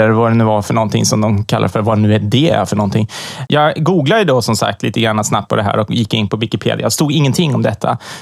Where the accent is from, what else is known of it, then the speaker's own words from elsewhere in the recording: Sweden; Även om jag faktiskt är svensk. Jag har svensk pass och jag är uppvuxen i Sverige.